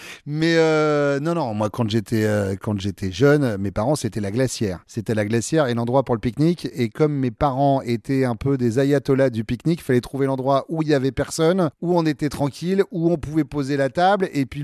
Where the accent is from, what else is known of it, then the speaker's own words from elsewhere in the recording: Nouvelle-Aquitaine, France; moi je suis de ceux qui ont connu le Fort Boyard sans émission de télé dedans, puisque je suis de Charente-Maritime.